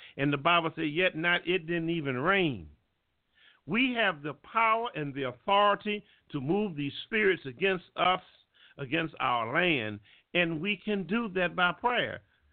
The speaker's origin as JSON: {"language": "English", "region": "Alabama", "country": "United States", "said": "I'm from Alabama."}